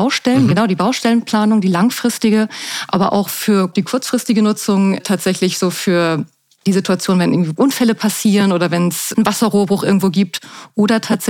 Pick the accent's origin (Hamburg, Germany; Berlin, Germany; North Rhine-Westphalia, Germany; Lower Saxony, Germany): Hamburg, Germany; ich jetzt für die Stadt Hamburg, meine Heimatstadt, etwas Gutes tue.